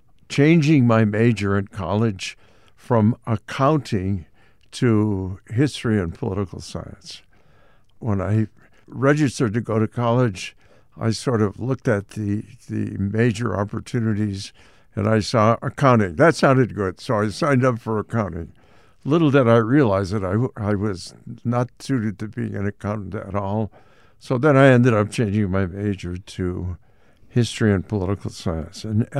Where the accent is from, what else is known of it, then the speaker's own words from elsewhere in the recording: North Wilbraham, Massachusetts, United States; I grew up in North Wilbraham, as we said. I am the child of immigrants. My father came from northern Spain, my mother from Renfrew in Scotland.